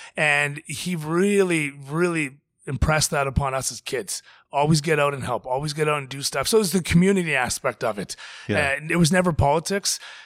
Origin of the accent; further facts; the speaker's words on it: Canada; I'm sitting here as a Canadian kid, Simon Fraser University, only brown kid, Punjabi kid on the team.